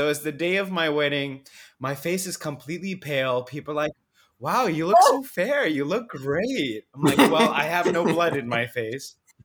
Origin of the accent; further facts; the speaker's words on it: Pakistan; Kurta jeans. I'm like, look at me. I'm Pakistani.